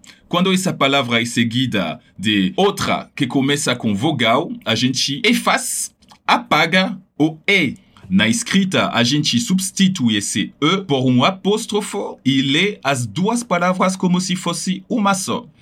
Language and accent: Portuguese; Paris, Île-de-France, France; Para dizer, eu venho de Paris, que por sinal é meu caso